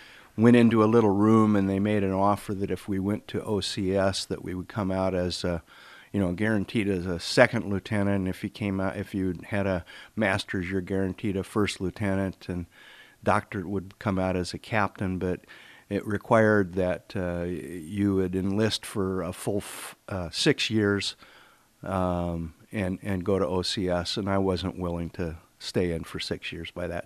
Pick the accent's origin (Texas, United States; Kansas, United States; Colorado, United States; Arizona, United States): Arizona, United States; I grew up in Arizona, so that was back when all you needed was a license to go out